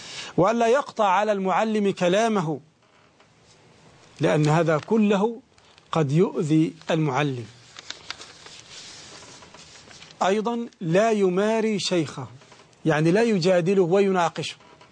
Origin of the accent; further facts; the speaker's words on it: Egypt; وهذا أمر صار ملحوظا لا سيما عندنا في مصر